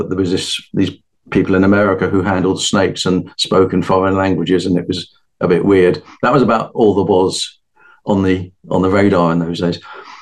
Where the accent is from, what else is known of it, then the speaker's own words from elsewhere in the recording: Guildford, South East England, United Kingdom; my hometown of Guildford in Surrey